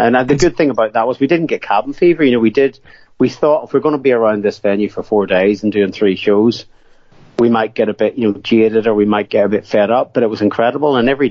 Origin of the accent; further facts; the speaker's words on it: Northern Ireland, United Kingdom; We came from Northern Ireland, which was tiny.